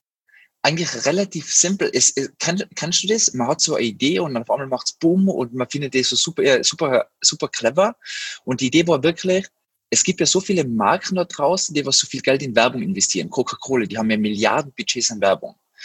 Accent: Tyrol, Austria; moved away as an adult; now in Berlin, Germany; ich komme aus dem Zillertal, bin damals in die Tourismusschule gegangen

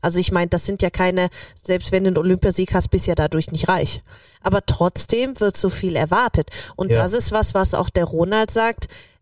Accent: Austria; als Österreicher

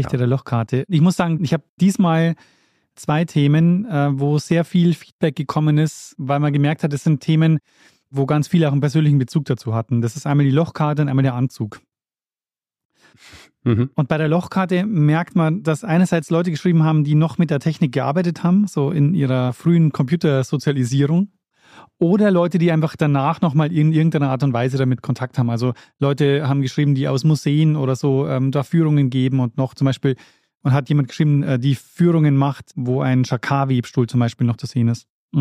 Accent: Regensburg, Bavaria, Germany; ich bin aufgewachsen in Regensburg

